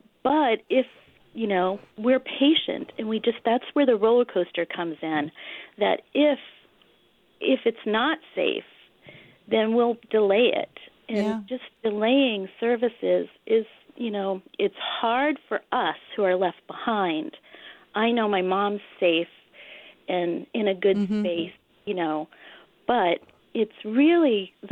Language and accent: English; Bath, South West England, United Kingdom; Hi. I'm from Bath